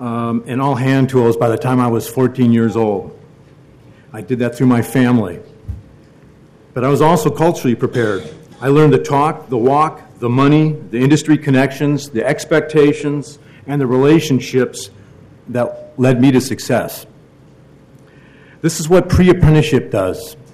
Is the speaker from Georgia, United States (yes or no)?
no; Dearborn, Michigan, United States; I grew up in Dearborn, Michigan. I was culturally prepared to enter both the auto industry and the construction industry through my family.